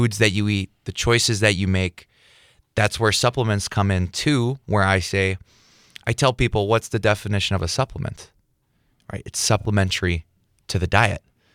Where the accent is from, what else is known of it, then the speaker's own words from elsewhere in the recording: Medford, Wisconsin, United States; Well, I'm a local from Medford, actually, so it's good to be back in the area